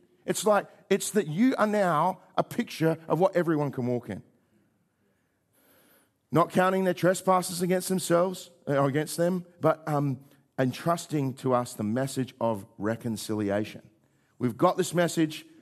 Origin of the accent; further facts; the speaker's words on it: South Australia, Australia; Well, I grew up in South Australia where they used to do Christmas appeals all the time.